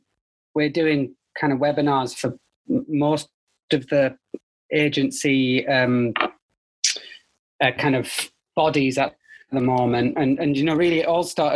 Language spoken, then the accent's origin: English; Middlesbrough, North East England, United Kingdom; accent: northeast; I'm sure you can hear by the accent. I'm from the northeast, from Middlesbrough originally.